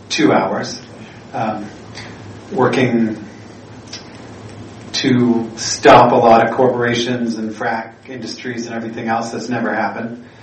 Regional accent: Gloucester, Massachusetts, United States; I'm from Gloucester, Massachusetts. And so all my friends get pushed out of that community

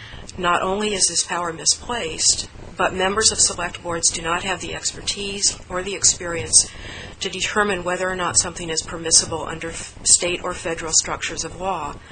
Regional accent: Blue Hill, Maine, United States; I'm from Blue Hill

